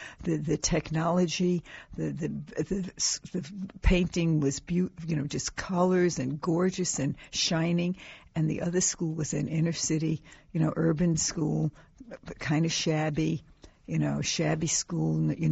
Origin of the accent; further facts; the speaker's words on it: New York, United States; I come from New York and we had the New York State Regents